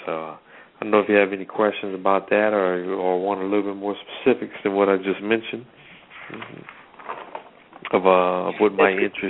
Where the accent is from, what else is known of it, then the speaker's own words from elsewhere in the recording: New Orleans, Louisiana, United States; also born or lived in Atlanta; Well, I'm originally from New Orleans. Also lived in Atlanta for about 16 years. Been back in New Orleans for about 3 years.